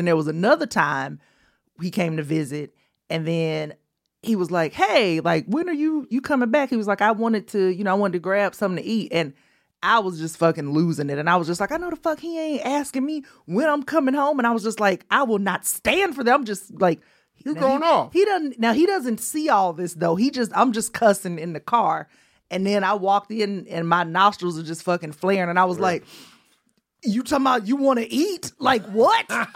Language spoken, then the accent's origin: English; Columbus, Georgia, United States; No, I'm from Columbus, Georgia.